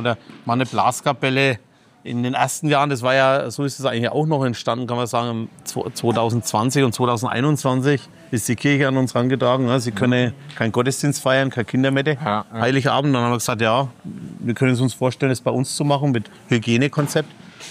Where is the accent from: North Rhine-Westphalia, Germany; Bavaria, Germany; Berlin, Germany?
Bavaria, Germany; Ebern; born there; Ich komme gebürtig aus Ebern.